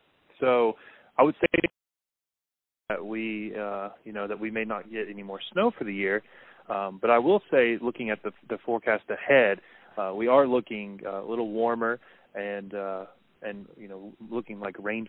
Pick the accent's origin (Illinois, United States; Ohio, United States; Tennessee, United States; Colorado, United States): Tennessee, United States; now in Juneau, United States; I've been in Juneau for 3 years now, but I'm from Tennessee, so I miss the sunshine on these long bouts of rainy weather.